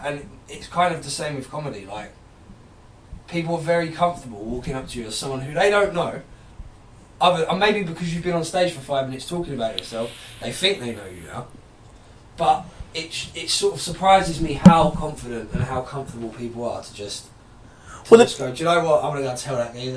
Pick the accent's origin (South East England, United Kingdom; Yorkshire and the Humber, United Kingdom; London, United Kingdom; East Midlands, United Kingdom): London, United Kingdom; Enfield; In my part of North London, in Enfield, there was a lot of Greeks, a lot of Turks.